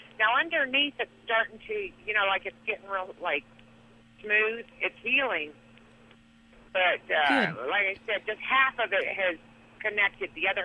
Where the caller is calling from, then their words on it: Rolla, Missouri, United States; I'm over in Missouri right now, Rolla, Missouri.